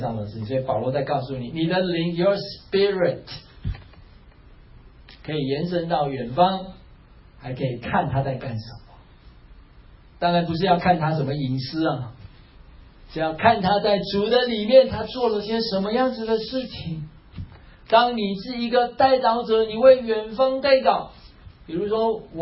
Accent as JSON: {"language": "Chinese", "country": "Taiwan", "moved": "as an adult", "said": "我从台湾来到这边读书，来到硕士"}